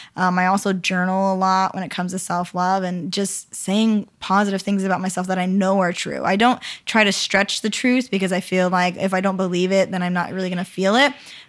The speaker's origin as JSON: {"language": "English", "region": "Idaho", "country": "United States", "said": "Because the author is, like, Mormon, and I'm from Idaho, and it's like everybody's reading the book, right? So, because everybody in Idaho is, like, Mormon."}